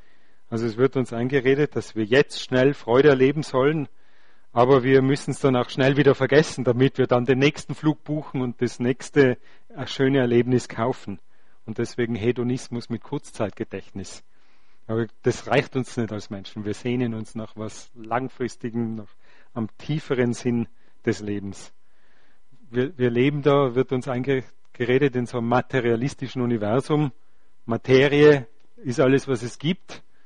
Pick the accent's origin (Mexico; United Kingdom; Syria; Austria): Austria; Und auch bei uns in Österreich ist es stapelweise in den Buchhandlungen herumgelegen zum Kauf.